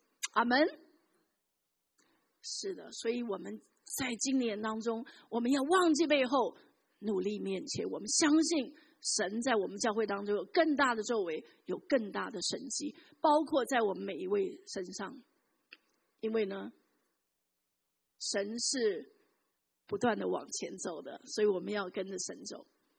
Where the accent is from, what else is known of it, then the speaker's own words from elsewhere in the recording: China; 我们中国人的新年